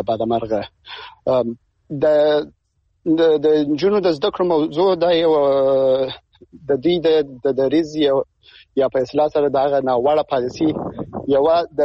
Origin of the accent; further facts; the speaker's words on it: Afghanistan; زه د افغانستان د یو وګړي په توګه باندې زه خپله دې ته ډېر امیدوار نه یم